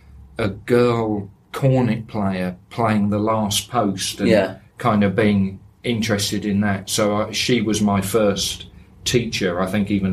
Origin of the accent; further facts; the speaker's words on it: Toddington, East of England, United Kingdom; I grew up in Toddington, which is just off the M1, where the service station is